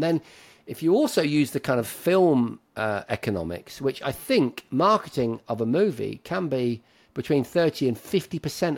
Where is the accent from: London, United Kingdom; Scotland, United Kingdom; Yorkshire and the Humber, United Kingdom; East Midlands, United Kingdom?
East Midlands, United Kingdom; Lincoln; I'm from Lincoln, as you probably know, and that's where one of Rockstar's big studios are.